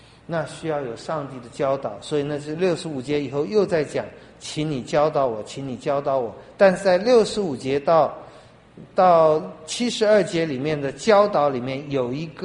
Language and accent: Chinese; China; 虽然我们中国人很看重学课本上的功课